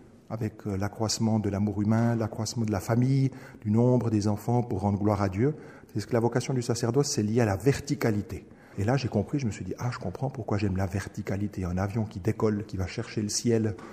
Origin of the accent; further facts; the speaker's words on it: Bôle, Neuchâtel, Switzerland; j'ai grandi à Bôle, Colombier, donc au bord du lac de Neuchâtel, et il y avait un aérodrome tout près, à 3 km à vol d'oiseau.